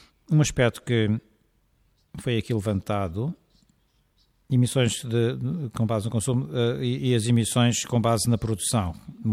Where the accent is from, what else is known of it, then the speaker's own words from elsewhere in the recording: Dundee, Scotland, United Kingdom; os transportes na minha terra natal, que é Dundee